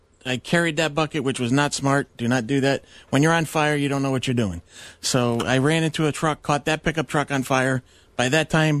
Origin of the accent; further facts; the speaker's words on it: Plymouth, Connecticut, United States; Plymouth, Connecticut.